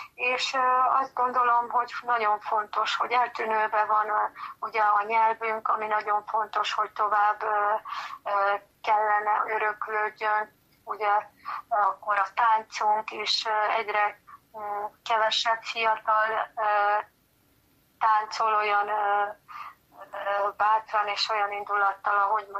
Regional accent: Budapest, Hungary; És az, hogy én budapesti vagyok, azt gondolom ez esetben mindegy

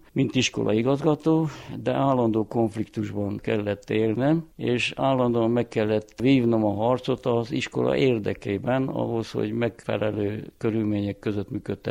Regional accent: Joseni, Harghita, Romania; Így én Alfaluban nőttem fel. Nagyon is alfalinak érzem magam

